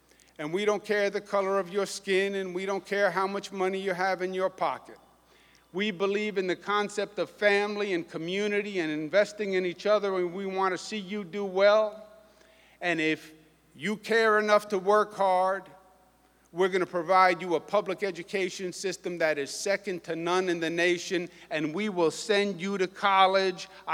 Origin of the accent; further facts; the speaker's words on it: New York, United States; I happen to think, as a New Yorker, that immigration has been a great strength for this nation and a great strength for this state.